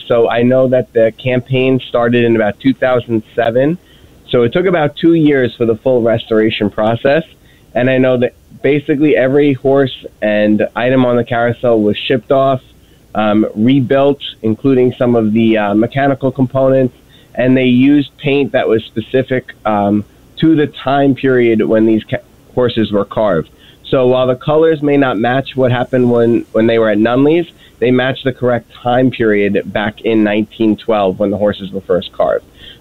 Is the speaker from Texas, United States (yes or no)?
no; Oceanside, New York, United States; so while I grew up here on Long Island, actually, I grew up in Oceanside.